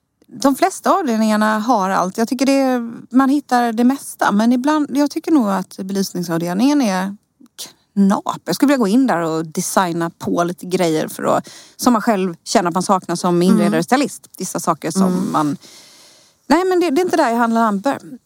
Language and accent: Swedish; Småland, Sweden; accent: Småland dialect; Jag är så stolt i min småländska.